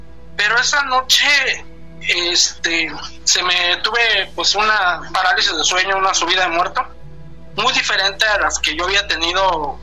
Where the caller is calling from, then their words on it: Campeche, Mexico; Ah, Campeche.